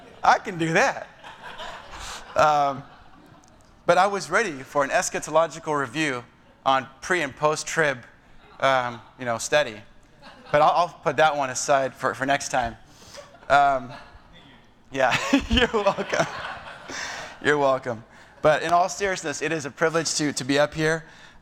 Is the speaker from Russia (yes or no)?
no; South Africa; now in United States; I am a South African American, having immigrated from SA initially in 83 and then permanently in 1987.